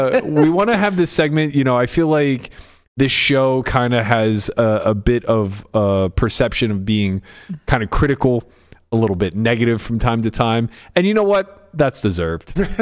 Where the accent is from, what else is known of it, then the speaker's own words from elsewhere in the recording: Pittsburgh, Pennsylvania, United States; Listen, I'm from Pittsburgh.